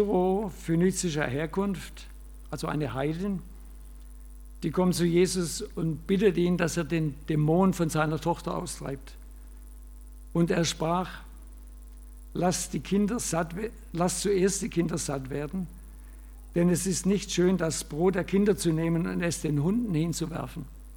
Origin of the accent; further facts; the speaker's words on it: Baden-Württemberg, Germany; Ich hätte jetzt als Schwabe, würde ich sagen